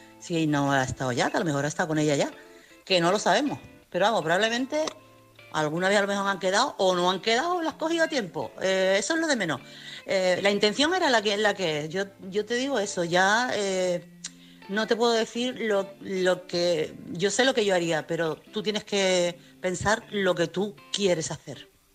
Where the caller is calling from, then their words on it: Chiclana, Andalusia, Spain; corresponsal de Chiclana.